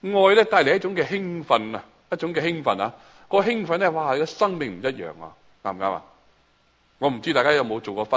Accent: China; 咁我哋中国人都冇咩庆祝食嘅嘢啦嘛

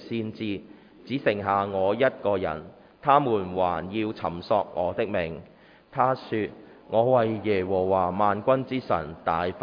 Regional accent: China; 我们中国人有一个，那些是不是叫歇后语那些哑仔食黄连，有苦自己知

